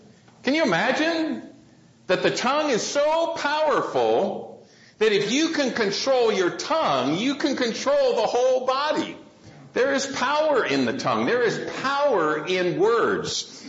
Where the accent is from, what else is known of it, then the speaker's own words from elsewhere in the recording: Tucson, Arizona, United States; simply because it's in my hometown around there in Tucson, and it's the Bighorn Fire.